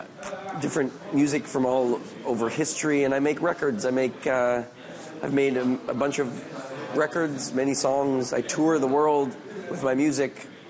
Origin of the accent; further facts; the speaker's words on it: Montreal, Quebec, Canada; I'm from Canada. I'm from Montreal.